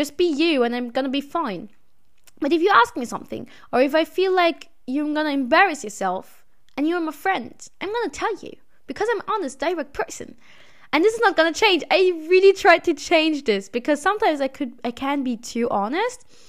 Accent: Austria; English is a second language; I'm an honest person, and I grew up in Austria. So me as an half European or whole European, I am honest a little bit too much.

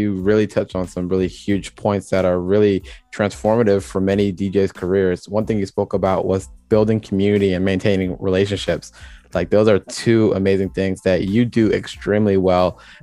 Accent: Jamaica; Like I said, I'm Jamaican, and this is an amazing story

